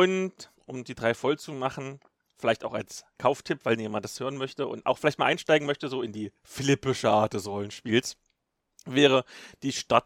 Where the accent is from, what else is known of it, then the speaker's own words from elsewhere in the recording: East Germany, Germany; Sowohl im tiefsten Osten, wo ich herkomme, als auch hier im gelobten Land Franken.